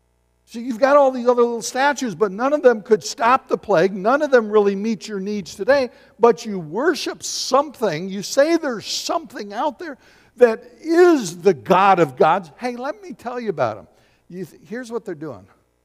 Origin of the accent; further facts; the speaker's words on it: Michigan, United States; I was on vacation. I'm from Michigan.